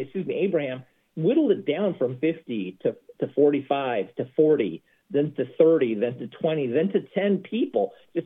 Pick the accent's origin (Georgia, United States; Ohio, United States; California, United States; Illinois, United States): California, United States; San Francisco; I grew up in San Francisco.